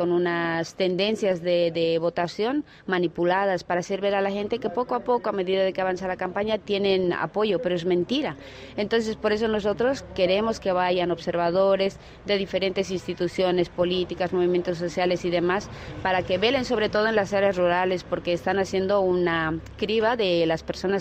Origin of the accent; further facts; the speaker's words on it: La Paz, Bolivia; Yo soy de La Paz, soy, diríamos, descendiente de aymaras, mi abuela es aymara